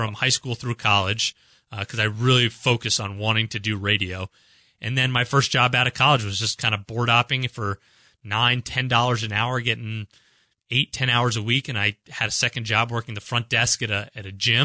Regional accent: Washington, District of Columbia, United States; now in Kansas City, United States; Yeah, I grew up in Washington, D.C., in the Maryland, D.C. region, and then went to Syracuse, so stayed on the East Coast for kind of my entire life.

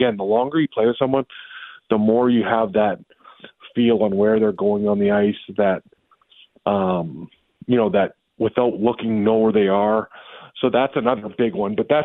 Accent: Sault Ste. Marie, Ontario, Canada; He played in my hometown in Sault Ste. Marie.

